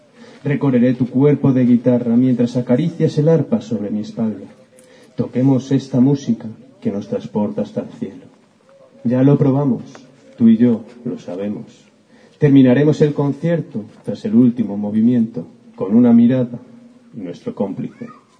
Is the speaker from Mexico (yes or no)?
no; Madrid, Community of Madrid, Spain; vengo de Madrid.